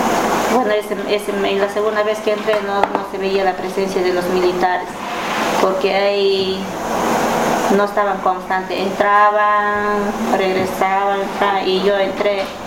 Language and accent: Spanish; Gualaquiza, Morona Santiago, Ecuador; y mi residencial soy de Cantón Gualaquiza